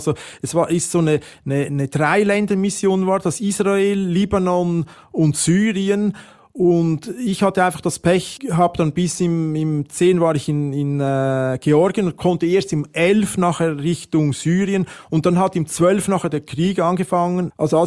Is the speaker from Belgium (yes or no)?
no; Switzerland